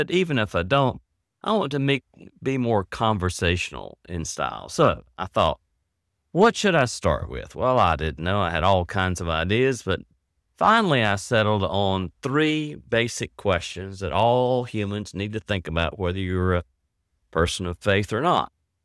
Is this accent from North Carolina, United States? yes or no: yes; Rocky Mount, North Carolina, United States; I could talk on and on about days growing up in Rocky Mount, North Carolina, where I was very involved in our local Baptist church.